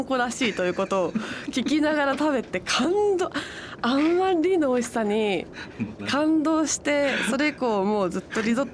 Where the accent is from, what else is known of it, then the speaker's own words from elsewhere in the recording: Tokyo, Japan; やっぱりあの出身は東京なので良くも悪くもなんかどこの町に行っても変わんないのかもしれないともちょっと思ったんです